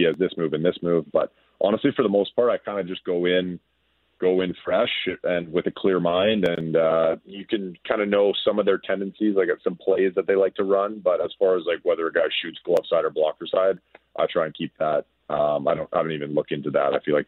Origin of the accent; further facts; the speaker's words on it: Winnipeg, Manitoba, Canada; also born or lived in Calgary; I'm from Winnipeg, actually, but I've been living in Calgary in the summer. We're about an hour away from the Rocky Mountains.